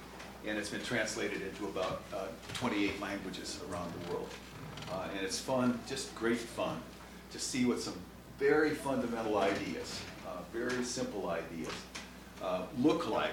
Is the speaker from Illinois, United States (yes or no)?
yes; Chicago, Illinois, United States; I come from Chicago.